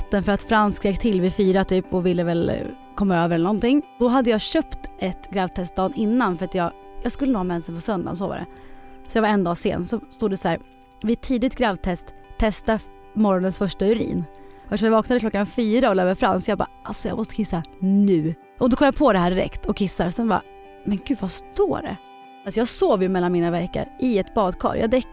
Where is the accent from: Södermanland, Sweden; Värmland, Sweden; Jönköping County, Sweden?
Södermanland, Sweden; Eskilstuna; Ja, jag är ju från Eskilstuna.